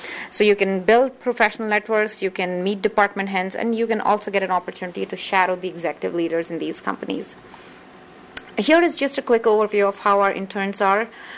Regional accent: India; Just because I'm from India and Sri Lanka is a neighbor

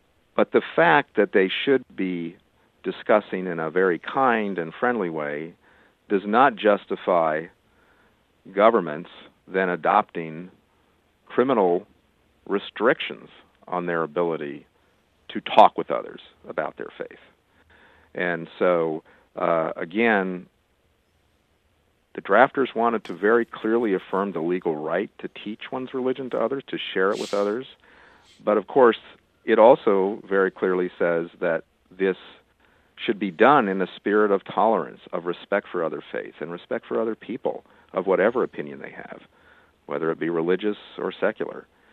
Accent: Washington, District of Columbia, United States; I remember going to the mosque actually later when I grew up near Washington, D.C., in Washington

